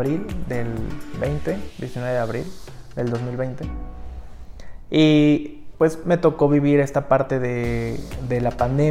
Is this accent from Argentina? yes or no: no; Veracruz, Mexico; moved away as an adult; quería regresarme a Veracruz. Yo salí de Veracruz cuando ingresé a medicina interna.